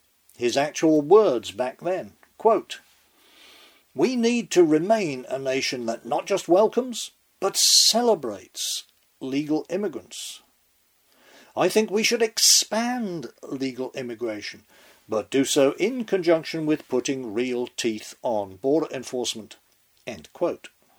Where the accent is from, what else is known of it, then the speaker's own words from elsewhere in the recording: United States; The short answer to that is that as an American, I don't want anyone living in the shadows in this land of the free.